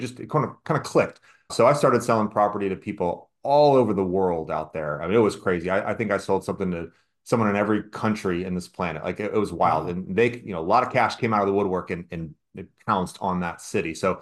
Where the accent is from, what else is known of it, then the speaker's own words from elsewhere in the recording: Indianapolis, Indiana, United States; now in Los Angeles, United States; So born and raised in Indianapolis. I moved out to Los Angeles in 2003 and I got started in real estate.